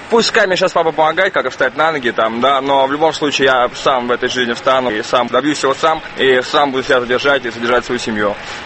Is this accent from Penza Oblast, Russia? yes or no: no; Moscow, Russia; В Москве хорошо живется, я коренной житель Москвы, родился здесь, вырос.